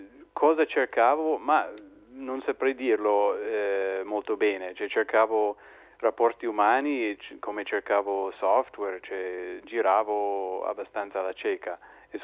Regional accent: United States; noi sono cresciuto negli Stati Uniti e lì questa usanza della distance education era già in atto negli anni 90

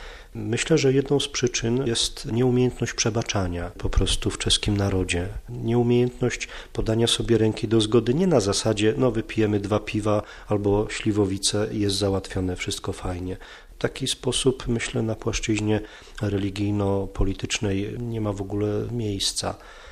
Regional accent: Lesser Poland, Poland; now in Prague, Czechia; jestem tu 8 lat, myślę, że jest to łaska Boża i też troszeczkę moja taka góralska ambicja, bo pochodzę spod Wadowic.

